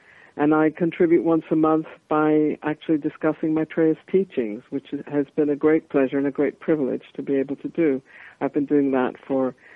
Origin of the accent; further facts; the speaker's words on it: Colombia; because I was born and raised in Colombia, and I was very interested in that side of things